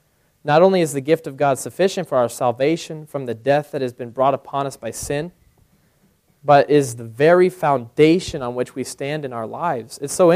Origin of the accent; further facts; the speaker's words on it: Denver, Colorado, United States; I was born in Denver, raised there, and, you know, the Broncos were just my team.